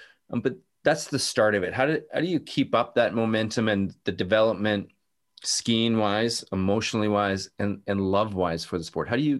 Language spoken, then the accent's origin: English; Canada; now in United States; as a Canadian living in the States now, but as a Canadian